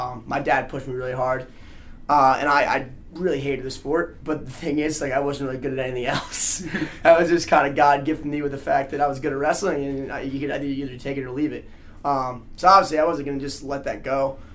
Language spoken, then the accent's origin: English; Randolph, United States; he actually has a club in my hometown in Randolph. So it was just like a five-minute drive.